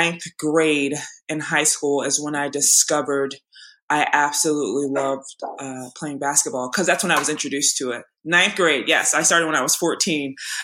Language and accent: English; Iowa, United States; I was born definitely in Iowa, probably the best state in the world. Woo! My parents are Samuel and Cordelia, and we grew up in an area that was, like, for me, amazing.